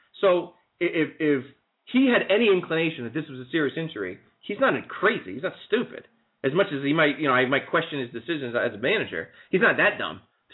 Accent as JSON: {"language": "English", "town": "Norwalk", "region": "Connecticut", "country": "United States", "said": "you're from Darien, I'm from Norwalk"}